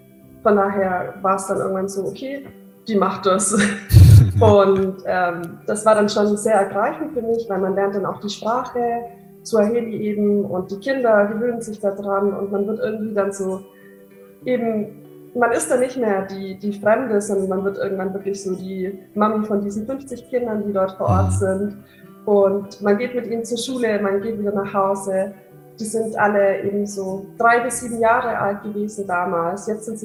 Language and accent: German; Bavaria, Germany; now in Maastricht, Netherlands; ich bin 26 Jahre alt, gerade wohne ich in Maastricht in den Niederlanden. Ich komme eigentlich aus der Nähe von Augsburg und habe auch in Augsburg davor studiert.